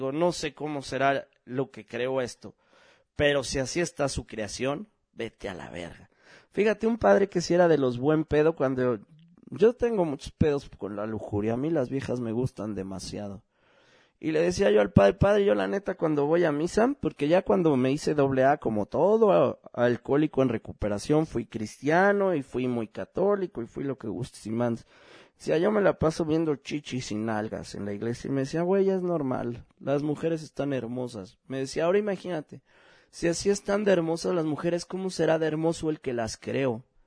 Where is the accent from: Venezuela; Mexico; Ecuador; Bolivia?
Mexico; somos mexicanos